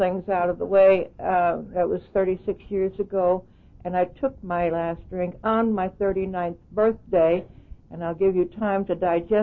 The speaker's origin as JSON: {"language": "English", "region": "Pennsylvania", "country": "United States", "tie": "born there", "said": "I was born in Pennsylvania. I'm an only child."}